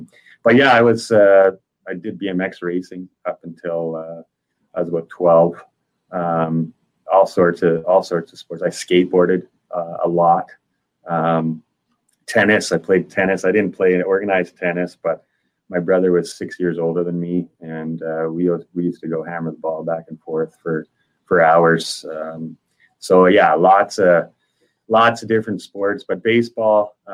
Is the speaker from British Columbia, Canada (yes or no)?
yes; Sicamous, British Columbia, Canada; I grew up in Sicamous, BC, in the interior of British Columbia